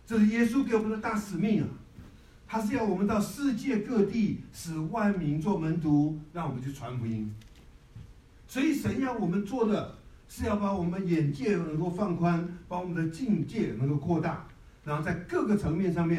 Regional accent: Taiwan; 你知道我从小在台湾长大的，那次是我第一次到北京

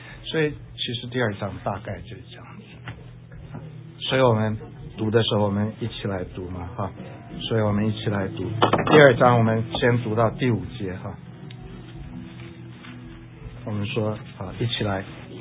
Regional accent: Hsinchu, Hsinchu City, Taiwan; also born or lived in Pingtung; 我从小长在新竹，生在新竹，对不对？我不是生在新竹，我生在屏东，一岁搬到新竹。

